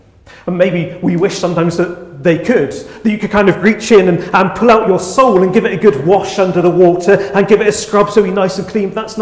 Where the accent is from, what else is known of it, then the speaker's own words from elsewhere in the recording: United Kingdom; Being British, I imagine there was a nice orderly queue of people queuing up